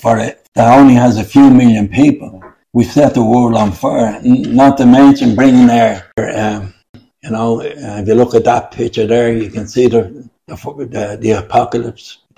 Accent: Ireland; Now, I went to see Ireland playing. Obviously, we're all Irish kids. I went and seen them playing rugby. We're very parochial, if I can say that, as far as a nation is concerned.

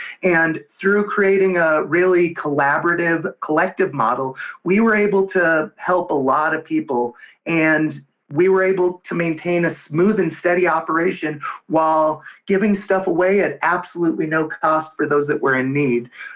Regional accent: Denver, Colorado, United States; And I'm from Denver, Colorado, and everybody knows this is a big state for patients' rights

